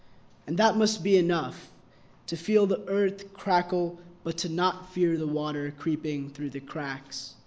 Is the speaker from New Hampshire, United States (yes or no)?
no; Texas, United States; I'm from Texas, so I'll be representing the Southwest region.